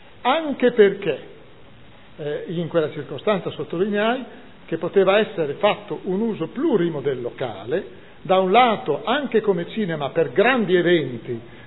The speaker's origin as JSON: {"language": "Italian", "town": "Modena", "region": "Emilia-Romagna", "country": "Italy", "tie": "born or raised there", "said": "come modenese, io lì ho passato una vita prima al cinema come bambino, e poi abitavo a Viale in Guerra"}